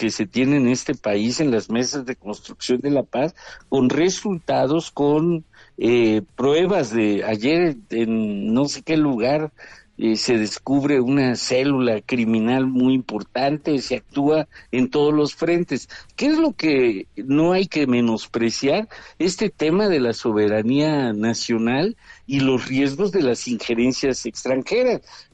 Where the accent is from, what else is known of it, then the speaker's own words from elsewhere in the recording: Veracruz, Mexico; No, fíjate que yo soy de Veracruz y yo siempre estoy acostumbrado a la soberanía nacional, el pueblo veracruzano, cuatro veces heroico.